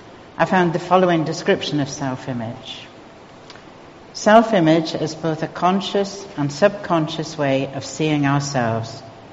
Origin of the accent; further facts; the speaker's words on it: North East England, United Kingdom; accent: Geordie; I'm not going to attempt the Scots with my Geordie accent.